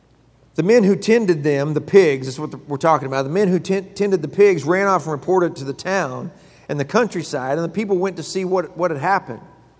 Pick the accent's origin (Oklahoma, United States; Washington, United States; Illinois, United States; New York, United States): Oklahoma, United States; Perry; I grew up in Perry, Oklahoma. I could ride my bike anywhere